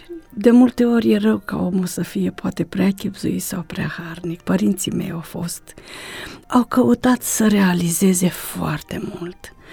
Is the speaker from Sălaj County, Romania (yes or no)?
no; Ialomița County, Romania; born there; M-am născut într-adevăr în Ialomița. Părinții mei au fost credincioși. M-am născut într-o familie de credincioși.